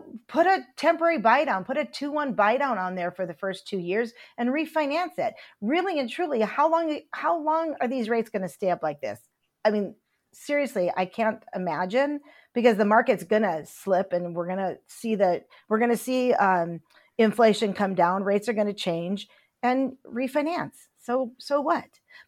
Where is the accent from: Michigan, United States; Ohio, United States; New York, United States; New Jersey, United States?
Michigan, United States; I grew up in Upper Michigan. We didn't play soccer.